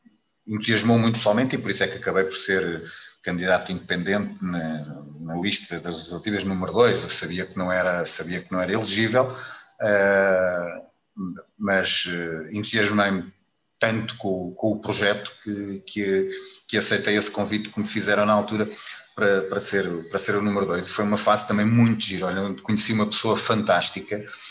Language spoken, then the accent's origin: Portuguese; Portugal; acho que como português também grato pela tarefa que teve enquanto primeiro-ministro